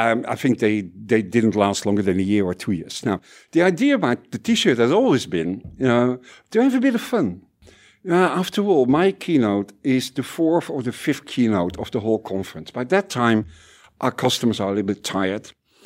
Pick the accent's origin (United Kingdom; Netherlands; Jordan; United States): Netherlands; And also, I'm Dutch, so